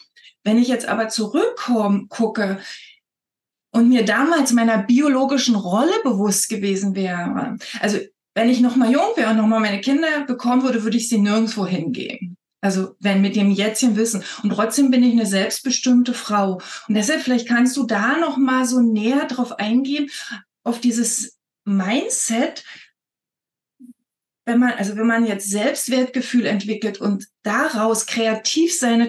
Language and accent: German; Brandenburg, Germany; Weil ich bin tatsächlich auch aus dem Osten, ja, ich komme aus dem Spreewald ursprünglich